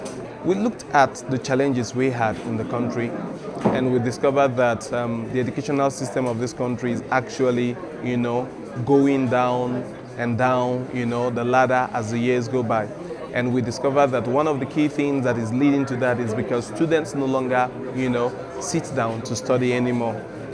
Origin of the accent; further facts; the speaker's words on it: Niger Delta, Nigeria; English is a second language; I'm a Nigerian. I'm from the Niger Delta part of this country.